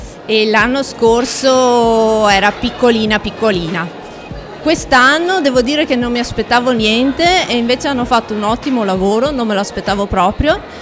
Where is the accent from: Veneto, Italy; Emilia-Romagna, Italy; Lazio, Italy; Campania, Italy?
Veneto, Italy; Padua; perché io sono di Padova